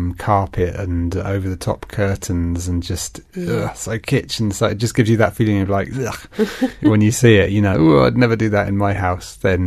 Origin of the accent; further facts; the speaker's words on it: England, United Kingdom; And I go, look, I'm English.